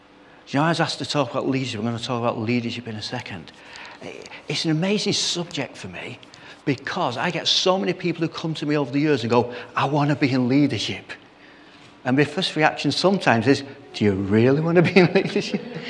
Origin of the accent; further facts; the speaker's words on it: Salford, North West England, United Kingdom; You can tell I come from Salford, can't you?